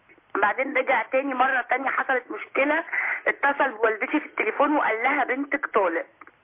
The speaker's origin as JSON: {"language": "Arabic", "town": "Alexandria", "region": "Alexandria Governorate", "country": "Egypt", "said": "عشان انا من اسكندريه"}